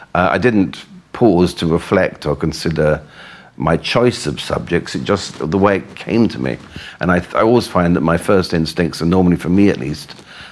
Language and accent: English; England, United Kingdom; because I am English, that's a subject about which I write most agreeably.